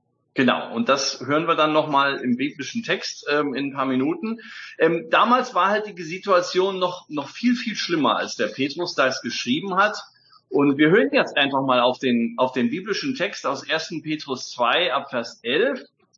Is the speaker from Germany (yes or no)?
yes; Germany; moved away; Ich bin Deutscher, aber ich bin auch Ausländer. Ich bin ja nur auf einem anderen Kontinent.